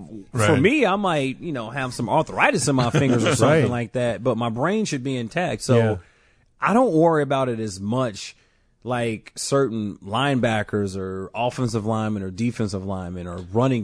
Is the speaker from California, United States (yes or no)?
no; Chicago, Illinois, United States; born there; I will say this, Miss Sandy. I was born on the South Side.